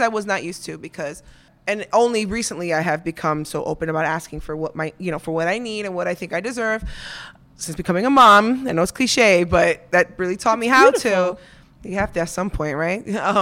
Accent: Queens, New York, United States; That was in Queens.

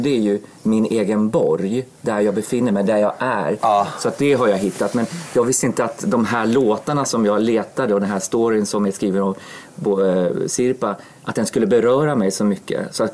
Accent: Sweden; Jag pratar finska, men jag är inte... Alltså, jag är född i Sverige. Mm. Och jag har gått i svensk skola. Jag har aldrig gått i en finsk skola.

